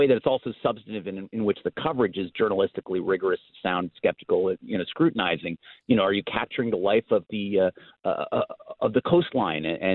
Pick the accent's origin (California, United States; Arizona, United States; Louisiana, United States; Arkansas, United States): California, United States; I'm from Southern California. Los Angeles is such a polyglot, such a wildly multicultural, you know, outrageously and extravagantly drawing upon, you know, places from all over the world.